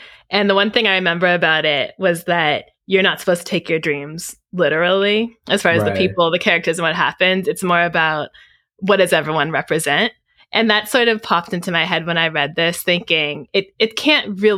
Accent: Mill Valley, California, United States; So I grew up in Mill Valley, California, a cute little town outside of San Francisco.

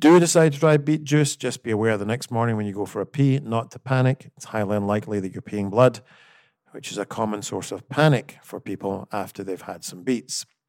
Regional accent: United Kingdom; I'm also British, and it's a well-known fact that many Americans cannot understand British humor because it's so dry.

